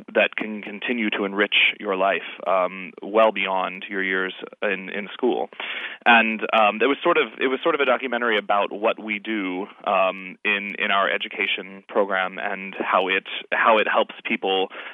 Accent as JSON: {"language": "English", "region": "Indiana", "country": "United States", "said": "I'm from the Midwest as well. I'm actually from Indiana, and lived there for a couple years before I came out this way."}